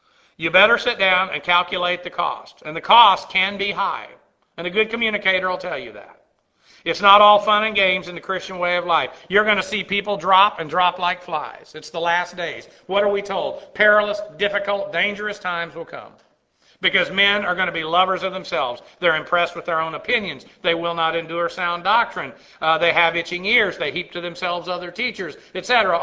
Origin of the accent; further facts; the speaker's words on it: Muskogee, Oklahoma, United States; I mean, I'm an … for goodness sake.